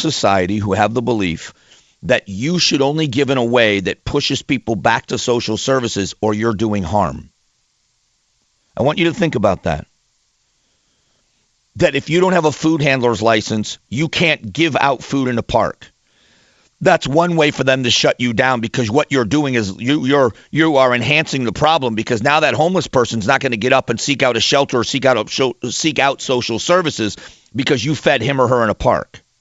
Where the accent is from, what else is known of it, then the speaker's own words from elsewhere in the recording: Fort Myers, Florida, United States; My youngest brother is a sheriff's lieutenant in my hometown of Fort Myers, Florida, the Lee County Sheriff's Office